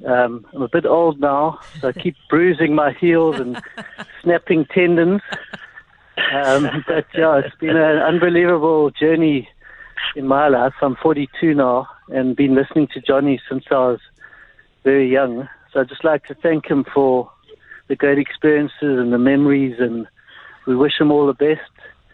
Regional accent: Pietermaritzburg, KwaZulu-Natal, South Africa; I grew up in Natal in Pietermaritzburg and grew up listening

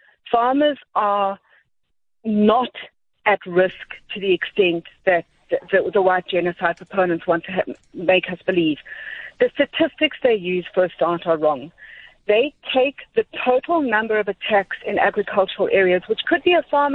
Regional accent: South Africa; I'm not Australian. I'm South African. I don't call myself an African. That's a different thing. But I am South African. I believe in this country. I own land.

